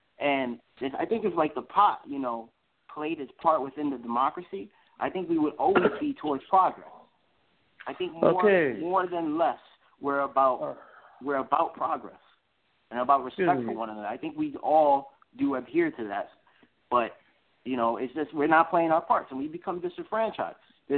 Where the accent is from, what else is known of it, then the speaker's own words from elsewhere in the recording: New York, United States; I think as a New Yorker, you see that the most.